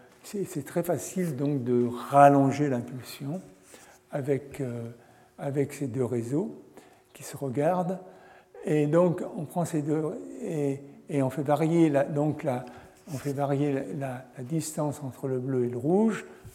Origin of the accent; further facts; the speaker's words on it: Auvergne-Rhône-Alpes, France; Enfin, je suis de la Savoie, je suis savoyard, et le ski, pour moi, c'est très important.